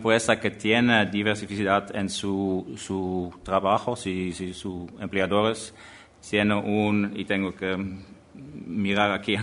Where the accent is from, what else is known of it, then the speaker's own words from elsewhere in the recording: Netherlands; hablando sobre los éxitos de países pequeños como Holanda, yo soy holandés, y Uruguay en el fútbol mundial.